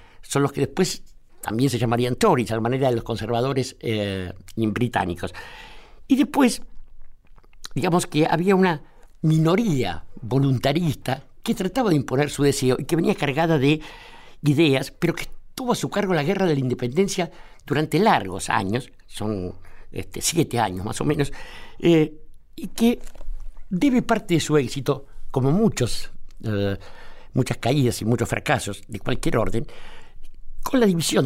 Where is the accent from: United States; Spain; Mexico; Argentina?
Argentina